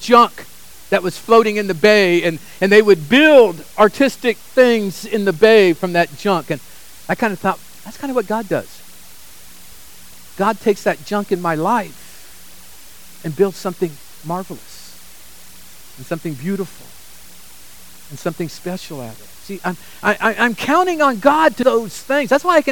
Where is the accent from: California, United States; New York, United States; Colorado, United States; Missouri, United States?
California, United States; Sacramento; I grew up in Sacramento, and we'd go to San Francisco